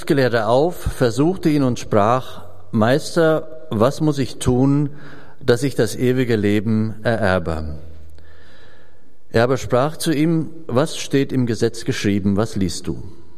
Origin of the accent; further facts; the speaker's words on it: Hesse, Germany; born there; Sie haben gemerkt, ich bin nicht in Solingen geboren, sondern in Mittelhessen. Jede Silbe verrät das eigentlich.